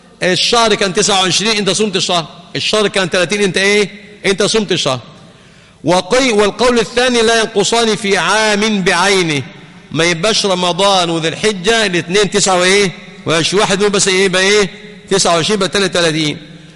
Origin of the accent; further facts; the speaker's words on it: Egypt; ما يصحش بقى حضرتك تبقى قاعد عندنا في مصر هنا ولا أبوك صايم وإحنا فطرين.